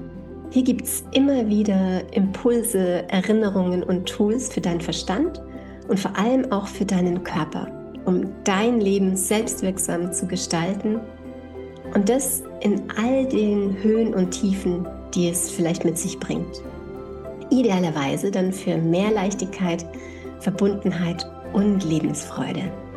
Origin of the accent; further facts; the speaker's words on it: Tyrol, Austria; in meiner Heimat Tirol